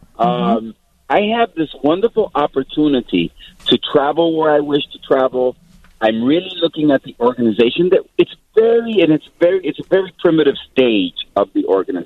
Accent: Chicago, Illinois, United States; I'm still a Chicagoan who loves the city of Chicago

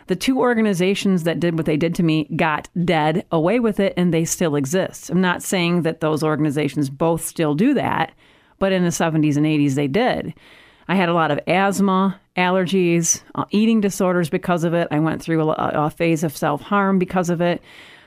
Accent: Kalamazoo, Michigan, United States; I'm from Kalamazoo, Michigan, and I'm really geeked to be here.

